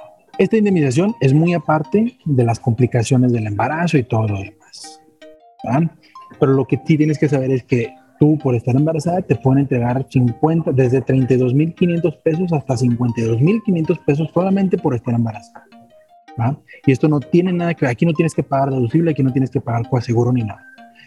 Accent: Monterrey, Nuevo León, Mexico; yo que soy de Monterrey

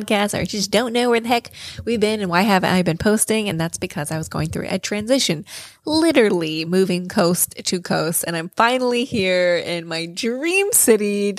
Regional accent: Nebraska, United States; For those of you who don't know, I am actually from Nebraska. I am Hispanic.

